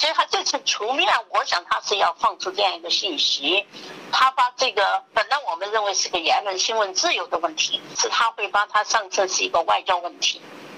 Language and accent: Chinese; Hong Kong; 比如我们香港人在讨论这些问题